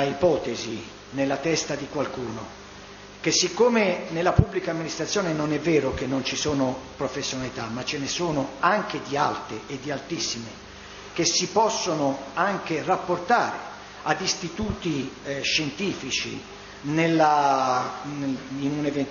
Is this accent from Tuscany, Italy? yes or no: yes; Florence, Tuscany, Italy; visto che siamo di Firenze